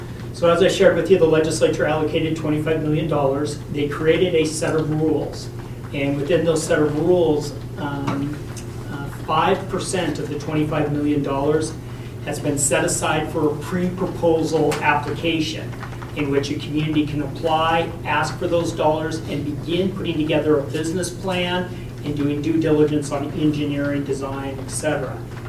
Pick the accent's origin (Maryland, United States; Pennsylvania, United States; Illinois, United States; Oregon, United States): Oregon, United States; I come from Eastern Oregon. I do economic development privately.